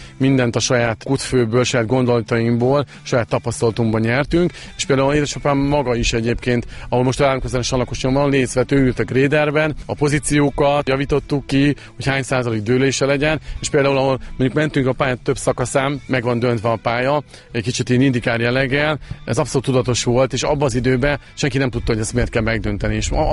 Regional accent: Nyíregyháza, Szabolcs-Szatmár-Bereg, Hungary; Nyíregyháziként ugye ott nem volt jelen nagyon ez a sport

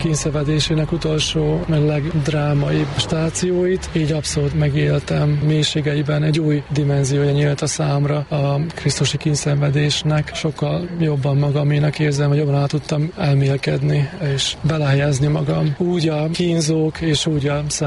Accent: Temerin, Vojvodina, Serbia; born there; hogy a Temerin is tudna rólam, emlékezne rám, és én is abba tudatban élhessek, hogy adtam valamit a szülőfalumnak

